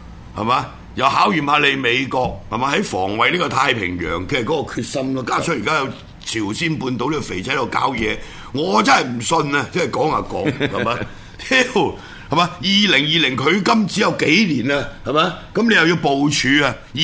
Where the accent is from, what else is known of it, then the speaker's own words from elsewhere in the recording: Hong Kong; 好在我哋喺香港，我哋系香港人，唔系中国人